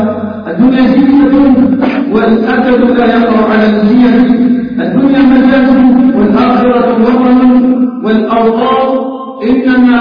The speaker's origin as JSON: {"language": "Arabic", "country": "Algeria", "said": "اللهم اجعل بلدنا الجزائر آمنا مطمئنا وسائر بلاد"}